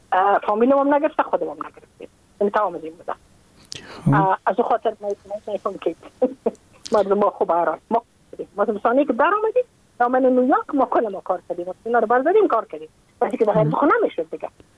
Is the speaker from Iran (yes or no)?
no; Afghanistan; moved away as an adult; now in United States; من که از افغانستان بقا آمدم من اون سال بودم 28 ساله